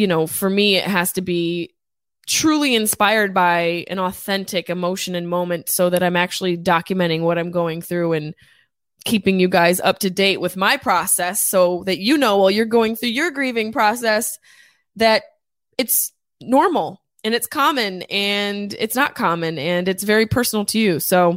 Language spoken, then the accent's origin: English; Syracuse, New York, United States; So check out New Year's Eve with me in my hometown, Syracuse, New York, at the Syracuse Funny Bone.